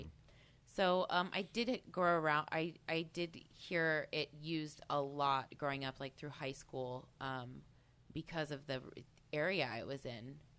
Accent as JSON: {"language": "English", "town": "Phoenix", "region": "Arizona", "country": "United States", "tie": "born or raised there", "said": "No, Phoenix area, all over Phoenix."}